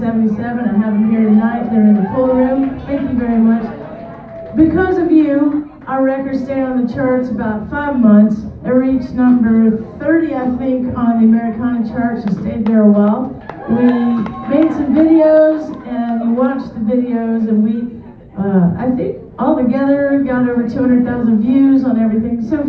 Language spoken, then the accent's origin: English; Georgia, United States; And the bacon was good, but you know, I'm from Georgia.